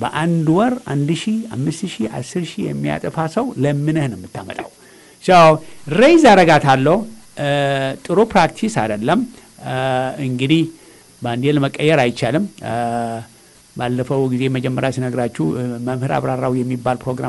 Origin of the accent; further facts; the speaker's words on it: United States; እኔ ነጭ አይደለሁም ኢትዮጵያዊ ኦሪጂን ሁኜ አሜሪካዊ ነኝ።